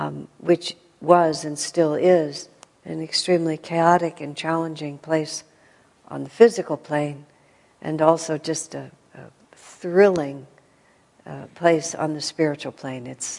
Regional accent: United States; Growing up in America, having traveled only a little bit in Europe

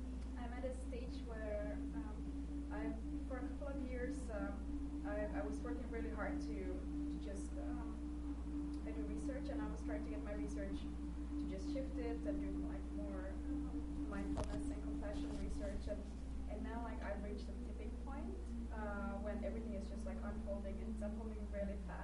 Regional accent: Finland; I'm from Finland, and I'm only here for this week

